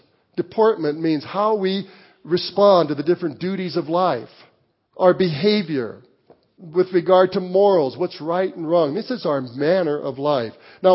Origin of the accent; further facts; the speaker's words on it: Walsenburg, Colorado, United States; when I grew up in my hometown of Walsenburg, Colorado in the 50s